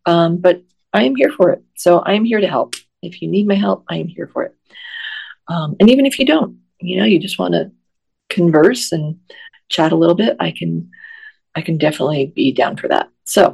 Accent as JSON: {"language": "English", "region": "New Jersey", "country": "United States", "tie": "born or raised there", "said": "growing up in New Jersey, like Kat did, and living there for a good portion of my life"}